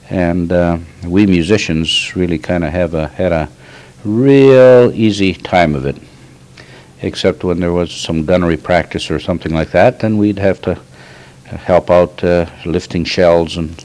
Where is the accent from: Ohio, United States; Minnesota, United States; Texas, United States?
Minnesota, United States; International Falls; And I was born and raised in International Falls. And attended school there until the 11th grade.